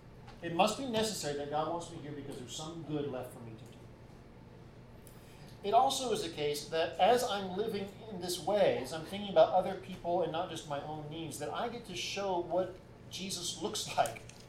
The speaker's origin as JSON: {"language": "English", "region": "Alabama", "country": "United States", "said": "I can talk that way because I'm from Alabama."}